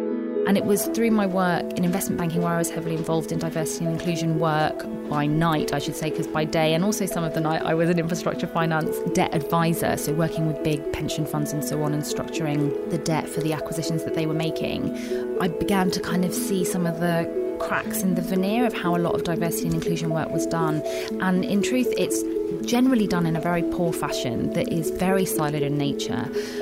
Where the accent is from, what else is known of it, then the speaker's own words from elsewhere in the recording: United Kingdom; I'm mixed heritage. I'm Algerian British.